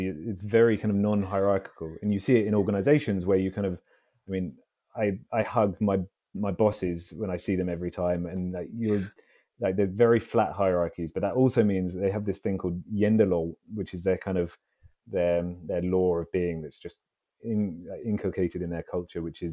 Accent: London, United Kingdom; I grew up in London, so I'm a Londoner.

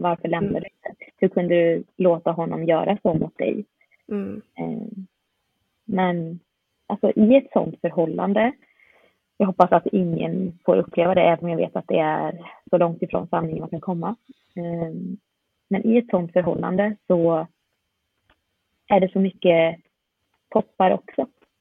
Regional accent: Sweden; även om jag växte upp i ett svenskt, i så här idylliskt samhälle, och jag förstod att jag inte var som alla andra

